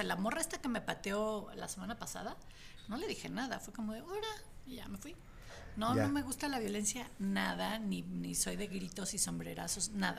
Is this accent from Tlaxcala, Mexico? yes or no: no; Monterrey, Nuevo León, Mexico; Nací en Monterrey y crecí okay. en la ciudad.